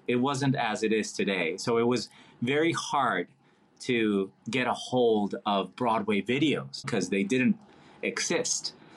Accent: Mexico; English is a second language; Growing up in Mexico

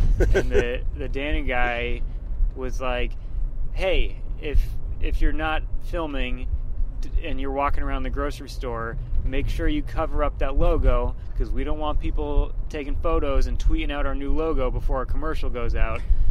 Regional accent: Boston, Massachusetts, United States; I grew up in Boston, but then I moved to a suburb of Boston, and that was right.

